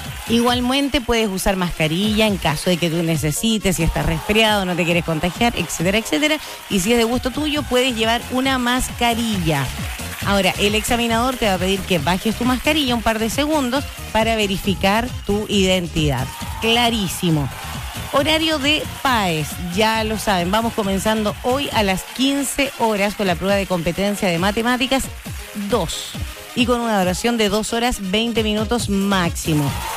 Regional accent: Chile; como buen chileno yo sé que muchos aún no lo han descargado

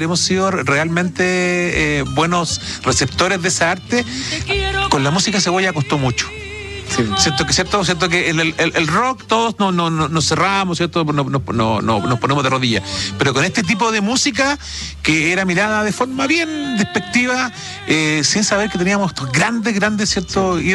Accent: Chile; una historia que nos atañe a todos como chilenos

